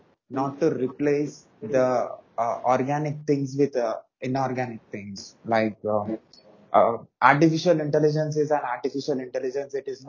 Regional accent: India; I'm from India.

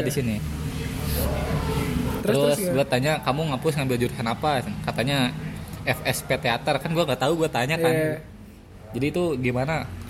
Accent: Bandung, West Java, Indonesia; Kata gue, saya orang Bandung

